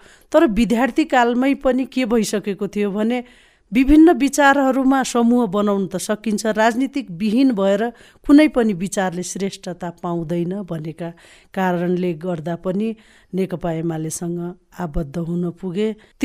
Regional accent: Tikapur, Sudurpashchim Province, Nepal; म टिकापुरको कैलालीमा जन्मिएर हुर्किएँ

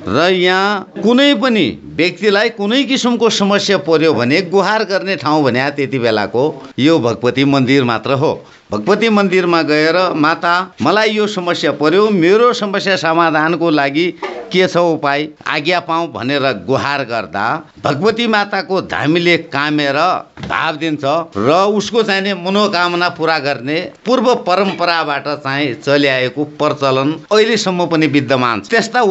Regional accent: Melauli, Sudurpashchim Province, Nepal; यो मेलौली नगरपालिका ward number 7 काँडा हो मेरो गाउँ।

